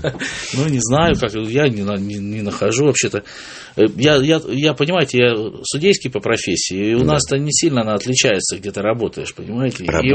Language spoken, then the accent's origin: Russian; Omsk, Omsk Oblast, Russia; Из Омска.